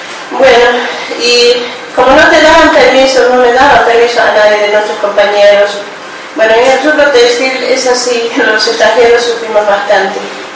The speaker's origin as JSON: {"language": "Spanish", "country": "Bolivia", "moved": "as an adult", "said": "Buenas tardes … soy inmigrante boliviana. Hace 12 años que yo trabajo en el alimento."}